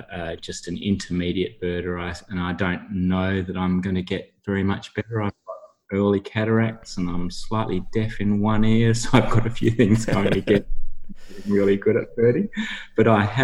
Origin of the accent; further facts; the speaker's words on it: Perth, Western Australia, Australia; also born or lived in Bunbury; I was born in Bunbury, but lived almost all of my life in Perth.